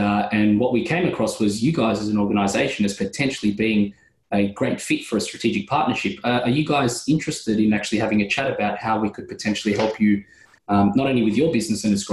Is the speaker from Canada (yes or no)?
no; Australia; accent: Australian; I'm all the way down here in Australia. You can probably tell by my accent.